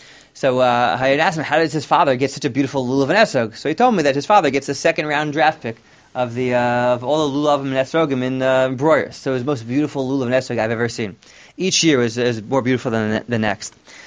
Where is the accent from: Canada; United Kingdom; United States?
United States; Teaneck, New Jersey; Now, growing up in Teaneck, so there was a family around the corner